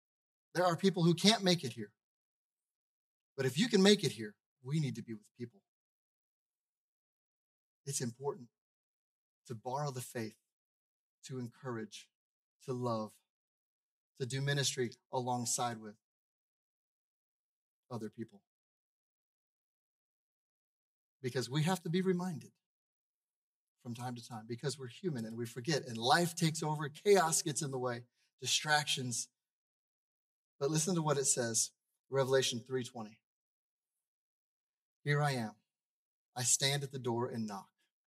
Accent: United States; I grew up in America and I know about God.

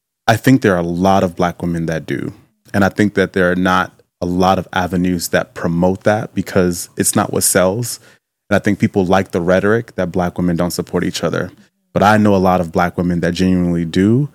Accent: Chicago, Illinois, United States; born there; I was born here, then that's the one. I was born in Chicago.

